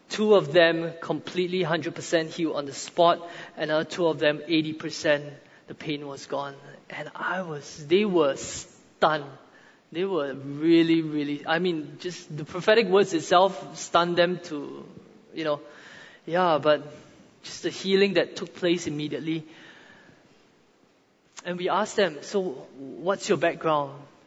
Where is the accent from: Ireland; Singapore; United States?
Singapore; I'm from Singapore.